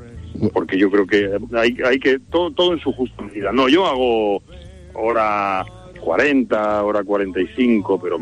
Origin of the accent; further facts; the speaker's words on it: Spain; a mí me parece increíble cómo somos los españoles